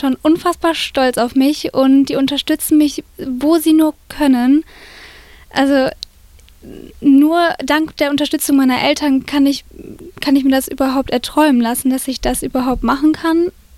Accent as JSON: {"language": "German", "country": "Germany", "tie": "born or raised there", "said": "Die sind nach Deutschland gekommen und ich bin auch in Deutschland geboren worden. Ja, aber kann trotzdem Polnisch sprechen."}